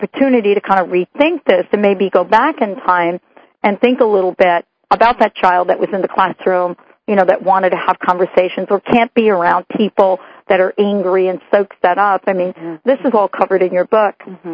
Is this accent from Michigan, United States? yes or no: no; New York, United States; also born or lived in New Jersey; now in Seattle, United States; I moved from the East Coast. I grew up in New York and New Jersey. I moved from the East Coast, and I moved to Seattle